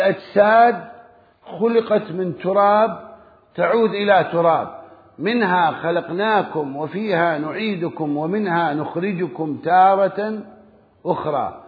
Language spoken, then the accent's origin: Arabic; Karbala, Karbala Governorate, Iraq; كان عندنا في كربلاء بالمناسبة، كان عندنا في كربلاء